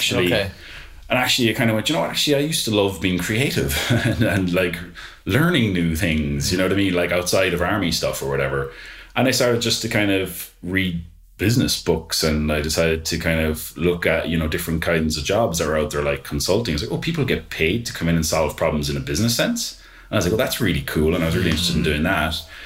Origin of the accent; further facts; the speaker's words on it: Killarney, County Kerry, Ireland; I'm from Killarney. From Killarney originally, yeah.